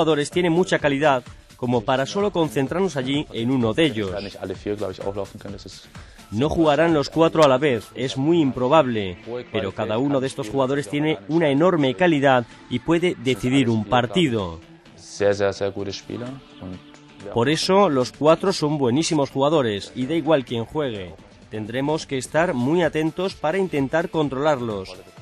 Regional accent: Germany; para mí como alemán sería algo muy bonito

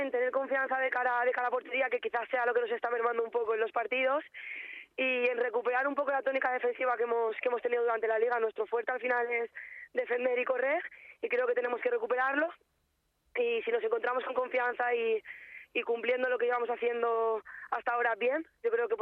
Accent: Santa Pola, Valencian Community, Spain; now in Madrid, Spain; Sí, yo soy de Alicante, Santa Pola.

